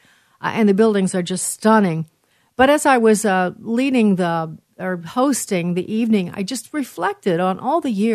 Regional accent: Chicago, Illinois, United States; That's my hometown, Chicago.

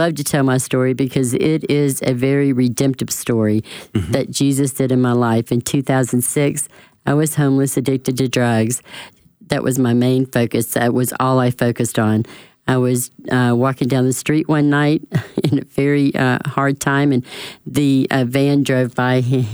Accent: Birmingham, Alabama, United States; I am from Birmingham. That's where I live. And I am the director of Love Life Alabama.

